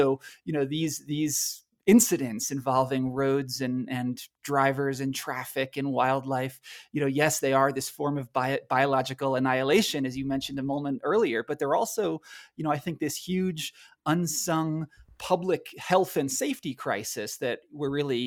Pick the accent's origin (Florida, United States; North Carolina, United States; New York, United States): New York, United States; I grew up in the Hudson Valley, but, you know, today I live in rural Colorado